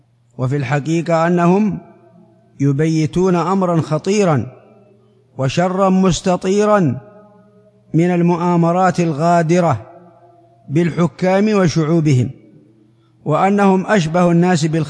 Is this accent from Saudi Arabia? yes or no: yes; Saudi Arabia; بلادنا المملكة العربية السعودية